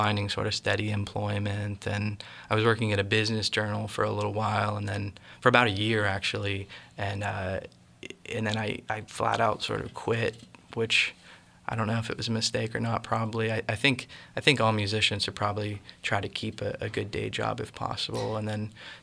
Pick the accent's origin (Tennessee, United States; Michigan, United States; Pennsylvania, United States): Pennsylvania, United States; Shaler; I grew up in Shaler, you know, just outside of Pittsburgh, and played guitar probably since 8th grade, 9th grade.